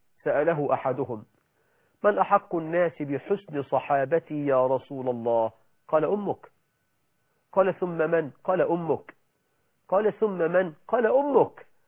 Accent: Egypt; ويقول لك ده مثل عندنا في مصر، يقول لك أبو البنات مصطبة الأندال

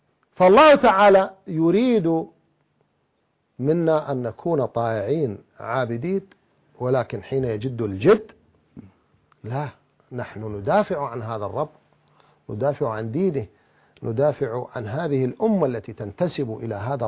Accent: Iraq; أنا كإنسان عراقي

